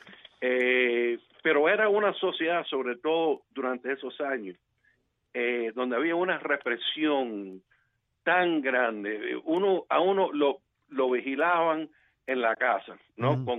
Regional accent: Miami, Florida, United States; porque yo nací en Miami

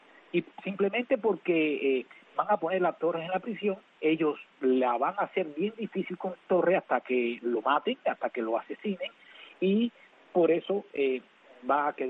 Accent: Cuba; Muy buenas tardes, mi amiga, y buenas tardes también a mi pueblo cubano.

